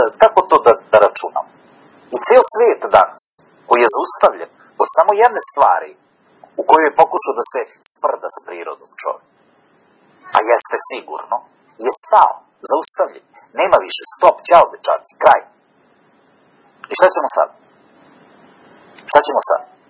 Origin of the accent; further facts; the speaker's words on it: Kragujevac, Šumadija, Serbia; Eto, mi smo iz Kragujevca.